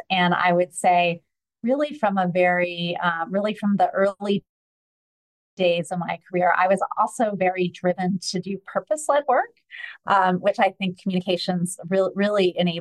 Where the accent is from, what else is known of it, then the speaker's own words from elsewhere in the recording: United States; now in Vevey, Switzerland; Yes, I'm an American transplant in Switzerland, in Vevey. I've been here for a couple of years now